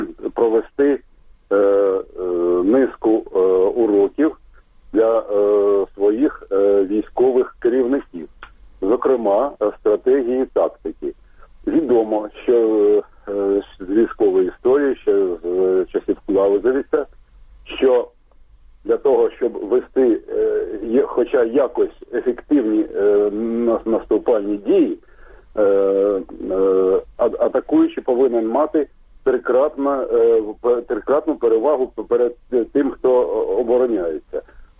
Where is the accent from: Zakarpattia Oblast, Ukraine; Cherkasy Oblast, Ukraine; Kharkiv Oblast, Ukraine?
Kharkiv Oblast, Ukraine; Kharkiv; я з Харкова.